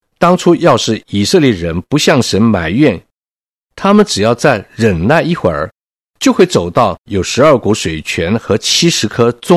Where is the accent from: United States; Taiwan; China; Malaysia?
China; 如果你没有见过我们中国人吃大锅饭的日子